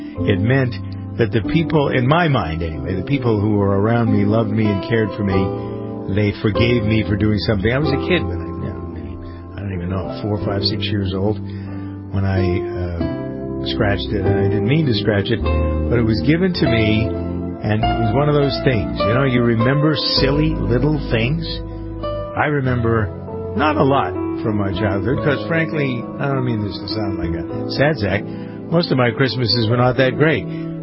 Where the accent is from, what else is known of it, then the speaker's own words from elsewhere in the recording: United States; Most of you know who have listened to me for a long time that I am an American family farmer as well as a broadcaster.